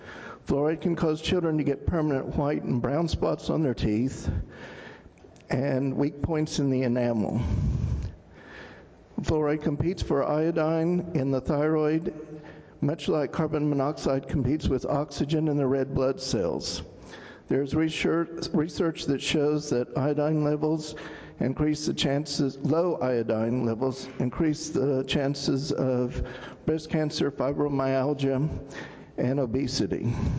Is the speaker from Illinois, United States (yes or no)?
no; Dallas, Texas, United States; born there; I was born here in Dallas at Baylor Hospital